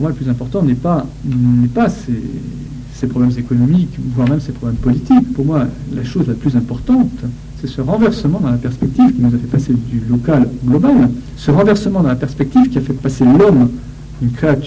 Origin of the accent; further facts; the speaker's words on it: France; mais chez nous en France, on a l'impression qu'il n'y a plus de politique